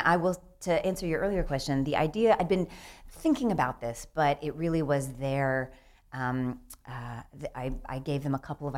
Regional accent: Georgia, United States; I grew up in right outside of Atlanta, Georgia. Not the biggest theater town in the world

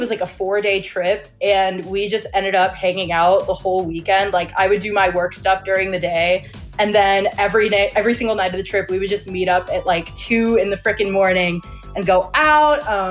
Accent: United States; And I think the funniest thing about going out in Iceland as an American is that like everybody's very, very game to party.

